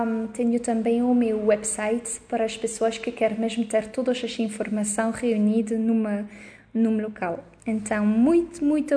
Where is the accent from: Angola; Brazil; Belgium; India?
Belgium; Portuguese is a second language; now in Portugal; Eu sou belga e há alguns anos eu decidi, com a minha família, de mudar completamente de vida e expatriar-nos para os Açores